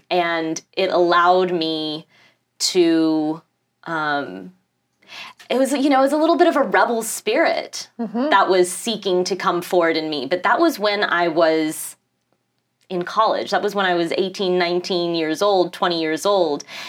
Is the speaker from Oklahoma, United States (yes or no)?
yes; Tulsa, Oklahoma, United States; because I grew up in Tulsa, Oklahoma, so that was really the only basis of a representation of spirituality.